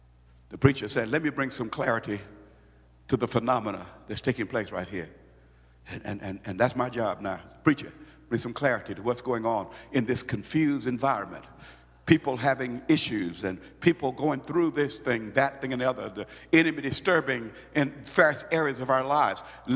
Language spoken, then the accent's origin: English; Brooklyn, Illinois, United States; if I came from Brooklyn, Illinois, St. Louis, Missouri area. So if you speak with a St. Louis accent, and … I said, oh Lord, you messing with me now. You took me all the way back to my childhood.